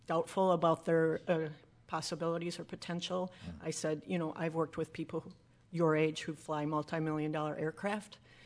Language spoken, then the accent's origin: English; Madison, Wisconsin, United States; I'm from Madison.